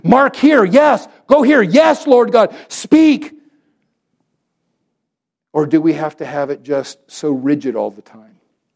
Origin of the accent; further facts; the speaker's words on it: Puerto Rico; Growing up in Puerto Rico, we had a horse.